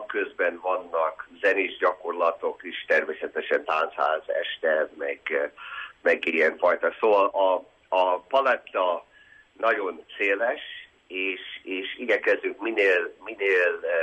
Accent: United States; ahogy biztos hallják a hangból is, hogy én Amerikában születtem, ott nevelkedtem

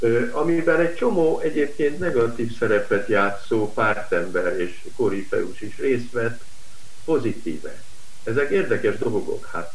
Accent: Budapest, Hungary; ez az ötös kollégium, ahol a pestiként kerültem be, kivételezettként véletlenül

